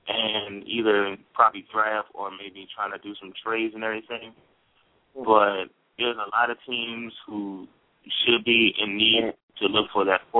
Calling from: Temple Hills, Maryland, United States; Calling from Temple Hills, Maryland.

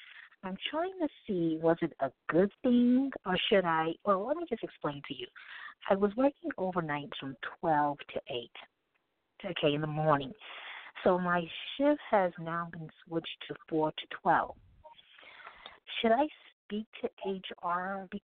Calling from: Brooklyn, New York, United States; I'm calling from Brooklyn.

